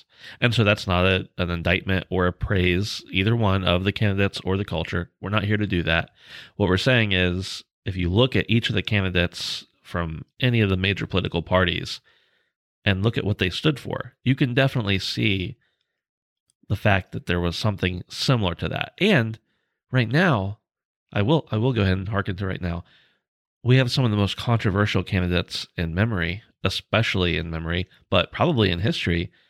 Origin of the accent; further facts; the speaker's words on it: United States; But I believe that because I'm from America.